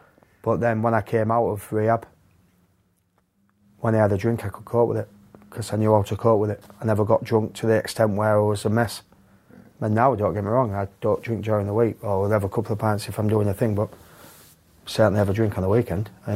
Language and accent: English; Yorkshire and the Humber, United Kingdom; because I'm a Yorkshireman.